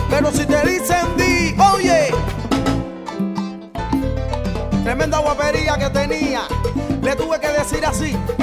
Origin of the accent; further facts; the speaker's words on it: Marianao, Havana, Cuba; Hay nacido en el municipio de Marianao. Mariao, yo soy de Marianao